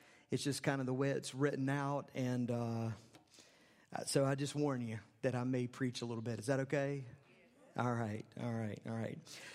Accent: Charlotte, North Carolina, United States; So I grew up in the Carolinas, grew up in Charlotte, West Charlotte, over near the airport, that part of West Charlotte.

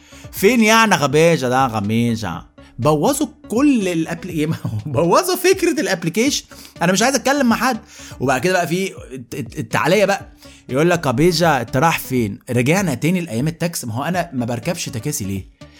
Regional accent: Egypt; احنا كمصريين بقى خبجنا كل حاجه

